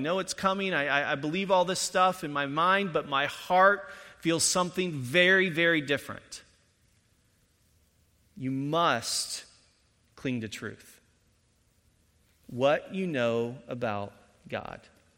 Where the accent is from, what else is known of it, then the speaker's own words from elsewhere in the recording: Indiana, United States; I grew up in Indiana, and there's a Christian college called Taylor University between Muncie and Fort Wayne.